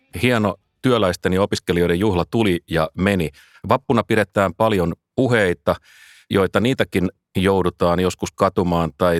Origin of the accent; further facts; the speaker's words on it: Kotka, Kymenlaakso, Finland; Kotkalaisia katujätkiä me ei kuitenkaan loukata, koska me ollaan kotkalaisia katujätkiä.